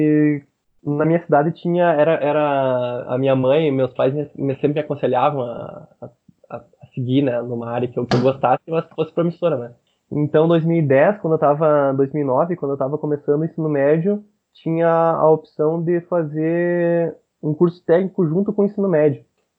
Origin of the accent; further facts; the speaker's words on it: Juína, Rio Grande do Sul, Brazil; Eu sou natural de Juína, Rio Grande do Sul.